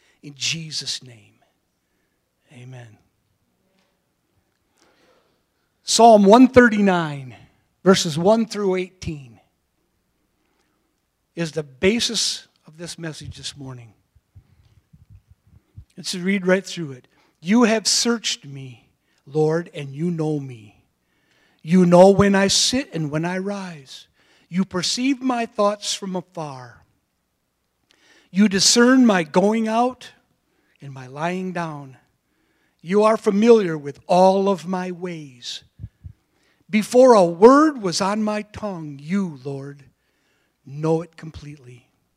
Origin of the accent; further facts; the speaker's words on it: Cadillac, Michigan, United States; We had 66, 68 acres up in Cadillac. I was born and raised in Cadillac.